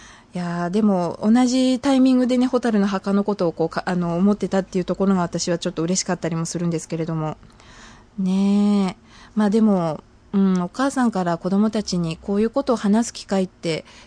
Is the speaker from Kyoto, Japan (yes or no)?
no; Hamamatsu, Shizuoka, Japan; 私の実家のある浜松、静岡第7区